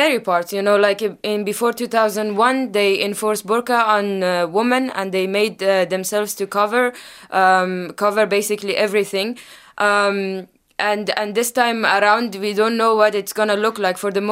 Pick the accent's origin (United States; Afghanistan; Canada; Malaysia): Afghanistan; Mazar-e-Sharif, Balkh; English is a second language; I'm from Mazar-e-Sharif, which is in the north of Afghanistan.